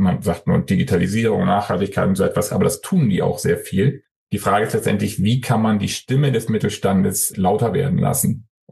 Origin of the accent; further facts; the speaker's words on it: Hamburg, Germany; da wo ich herkomme aus Hamburg